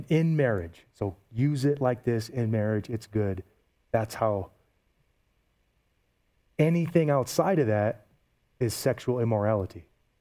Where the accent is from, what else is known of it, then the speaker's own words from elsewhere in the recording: Great Lakes, United States; I'm from the Great Lakes, okay? So here's why. If you stand on Lake Michigan, I grew up 20 minutes from Lake Michigan.